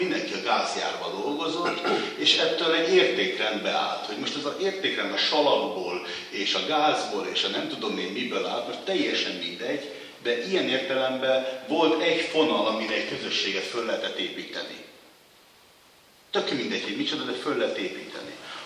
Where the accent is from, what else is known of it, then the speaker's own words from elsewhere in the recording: Aquincum, Budapest, Hungary; mert én a Aquincumba, az Almási Balogh Loránd féle gázjári lakótelep mellett születtem, és oda jártam óvodába.